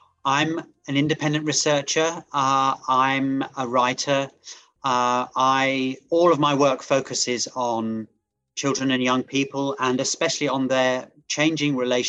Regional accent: London, United Kingdom; I'm a Londoner.

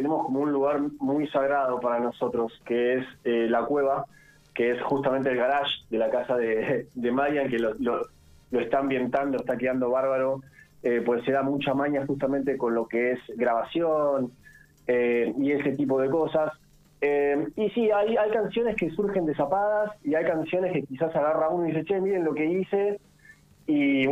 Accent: Quilmes, Buenos Aires Province, Argentina; Somos …, … y yo somos de Quilmes y … de San Telmo.

